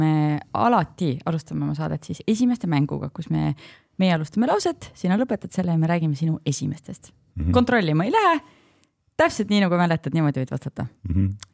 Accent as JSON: {"language": "Estonian", "region": "Võru County", "country": "Estonia", "said": "mina olen Võrumaalt pärit ja seal olid ikka"}